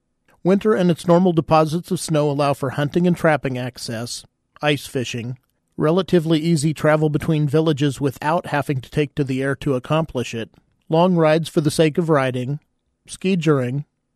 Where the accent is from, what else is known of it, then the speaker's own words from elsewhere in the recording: Kansas, United States; Growing up in Kansas, some years it was a white Christmas, while other years were unmistakably brown and gray Christmases.